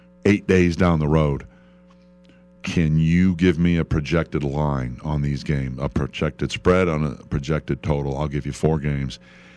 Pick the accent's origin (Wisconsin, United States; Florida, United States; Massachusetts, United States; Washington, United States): Wisconsin, United States; Milwaukee; But, you know, I'm from Milwaukee, so I'm a Packer fan.